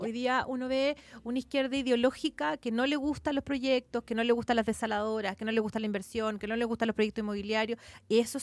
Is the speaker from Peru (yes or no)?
no; San Antonio, Valparaíso, Chile; yo soy de San Antonio.